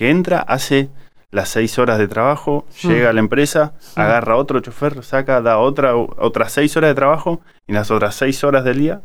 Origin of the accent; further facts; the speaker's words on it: Córdoba, Argentina; Nosotros, por ejemplo, yo vengo de Córdoba. Yo soy oriundo de un pueblito de Córdoba.